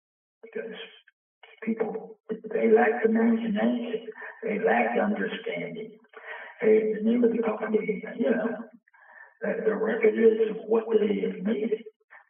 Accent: New York City, New York, United States; and they put me on a sports show at 6 o'clock in the morning in Boston, and I'm from New York City.

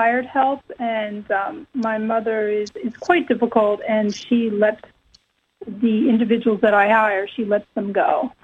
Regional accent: Pennsylvania, United States; I'm actually from Bucks County.

